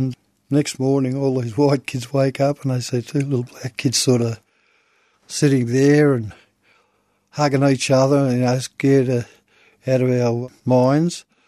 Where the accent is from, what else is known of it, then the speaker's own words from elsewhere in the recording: Lake Condah Mission, Victoria, Australia; Gunich Mara, and on my mother's side, Bowandidge, Nutanjari, Pijinjada … I'm originally from Lake Conda Mission.